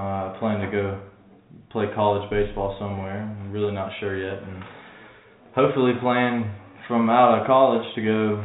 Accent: Warner Robins, Georgia, United States; I was born in Warner Robins, Georgia, and that's where I've played baseball ever since.

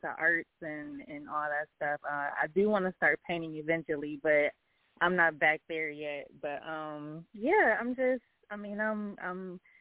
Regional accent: Ohio, United States; Okay, yeah, so I'm from Ohio.

